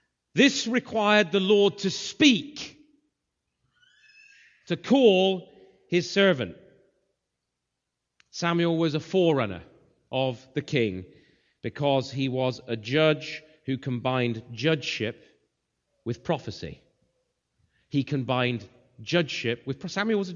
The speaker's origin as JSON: {"language": "English", "region": "England", "country": "United Kingdom", "said": "I'm from England"}